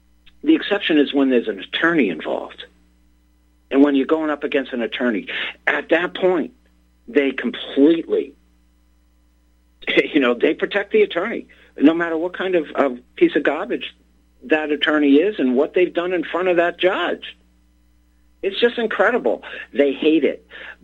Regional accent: Boston, Massachusetts, United States; Why? Because I'm from Boston. And it's just the way we were brought up around here. You don't take it.

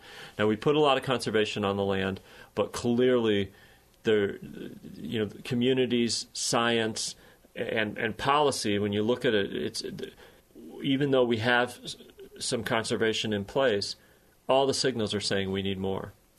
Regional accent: Iowa, United States; I grew up in Western Iowa. My parents and my brother and sister-in-law are still farming on the farm I grew up on.

